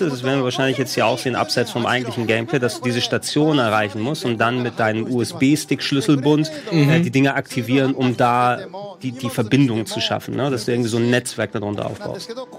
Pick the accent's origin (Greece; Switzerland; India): Greece; Central Macedonia; in der Nähe von Thessaloniki, wo ich herkomme